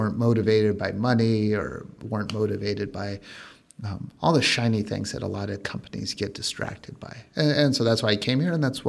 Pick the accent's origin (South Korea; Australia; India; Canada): South Korea; also born or lived in Germany; now in United States; I started out as a military brat living overseas. So I grew up in Korea and Germany. I actually spent very little time in the States until I came back for college.